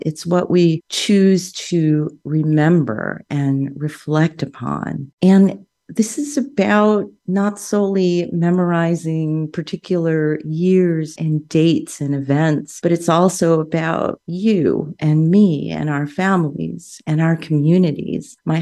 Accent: New York City, New York, United States; I'm a second generation Filipino American, and one of my earliest observations from my childhood growing up in New York City

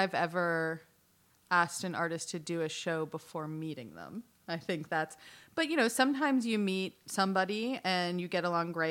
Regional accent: Boston, Massachusetts, United States; I grew up in Boston, and so not far from, or outside of Boston.

